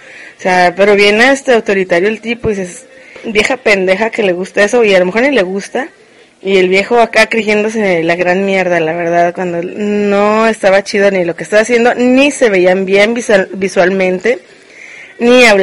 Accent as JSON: {"language": "Spanish", "country": "Mexico", "said": "Pero sigo hablando español, soy mexicana y así, o sea, no lo niego."}